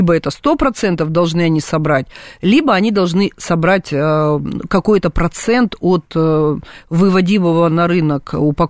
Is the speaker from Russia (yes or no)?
yes; Far East, Russia; now in Moscow, Russia; Я сама с Дальнего Востока приехала в Москву. Понаехали сюда.